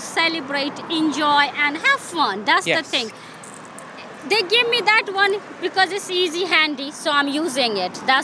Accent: India; I'm from India basically, but right now I'm running a small cafe at Brunsfield Place

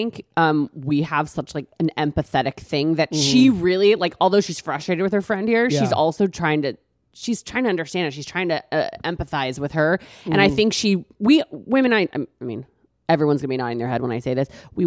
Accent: Texas, United States; I'm from Texas. Texas, kind of all over.

